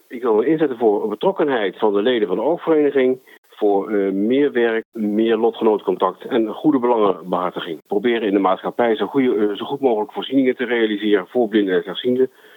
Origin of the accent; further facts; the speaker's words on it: Groningen, Netherlands; Ik kom uit Groningen. Daar woon ik al sinds 1982. En ik ben 57 jaar.